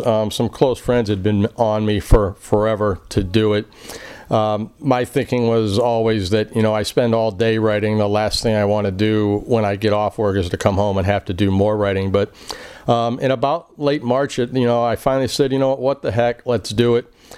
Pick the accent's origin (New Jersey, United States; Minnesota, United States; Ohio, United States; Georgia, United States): Ohio, United States; Akron; I did not know where Medina was at the time growing up in Akron.